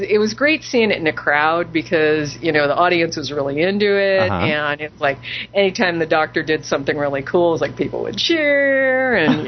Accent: San Francisco, California, United States; It's at Moscone Center in San Francisco, my hometown.

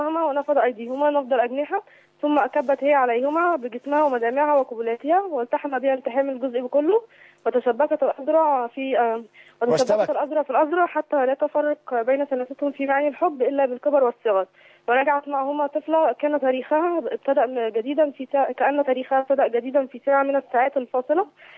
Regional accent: Alexandria, Alexandria Governorate, Egypt; انا من اسكندريه.

